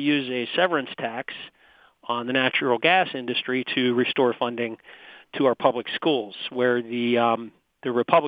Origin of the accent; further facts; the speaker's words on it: New Brighton, Pennsylvania, United States; Back in PA, yeah, I'm a Beaver County boy. I grew up in New Brighton, PA, and I'm glad to be back with my family.